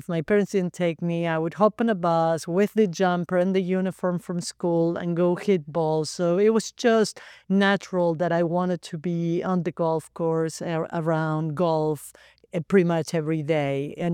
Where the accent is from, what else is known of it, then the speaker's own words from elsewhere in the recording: Argentina; Well, growing up in Argentina was family style.